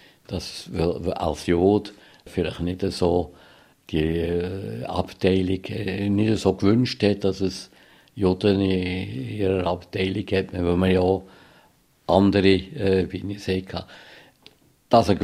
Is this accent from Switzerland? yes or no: yes; Bern, Switzerland; Aber ich habe mich als Berner und Schweizer gefühlt und für mich war Jude nichts anderes Besonderes gewesen.